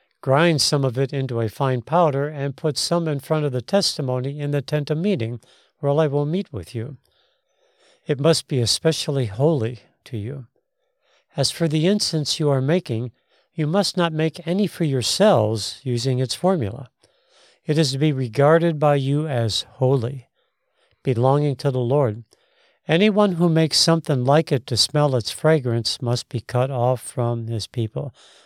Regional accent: Chicago, Illinois, United States; You know, growing up in Chicago, we go along the beaches.

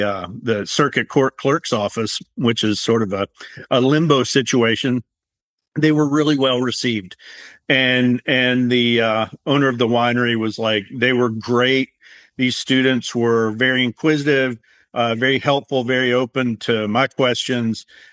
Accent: Kingsport, Tennessee, United States; it's way closer to my home that I grew up in Kingsport, Tennessee, than it is to Roanoke.

